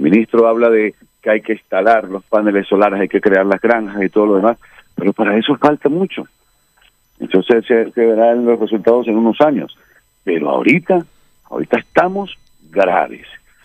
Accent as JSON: {"language": "Spanish", "town": "Barranquilla", "region": "Atlántico", "country": "Colombia", "said": "como barranquillero que soy, caribeño también"}